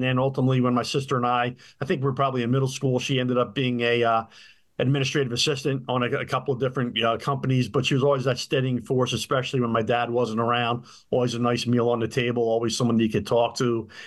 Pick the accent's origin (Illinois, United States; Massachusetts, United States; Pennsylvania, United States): Pennsylvania, United States; Broomall; also born or lived in Philadelphia; Initially born in the Winfield section of Philadelphia, moved in second grade to Delaware County, Broomall specifically. I'm the oldest of two. I have a younger sister.